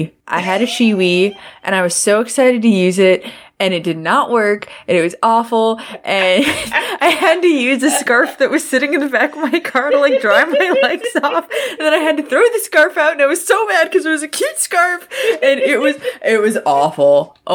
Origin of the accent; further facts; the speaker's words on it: Florida, United States; But I grew up in South Florida on the water.